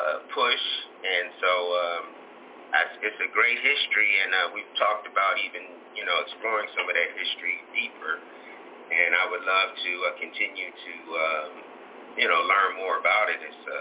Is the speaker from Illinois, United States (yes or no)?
yes; Chicago, Illinois, United States; you go to some place, you say, yeah, I'm from Chicago. First thing they want to say is rat-a-tat-tat and Al Capone and violence and gangs.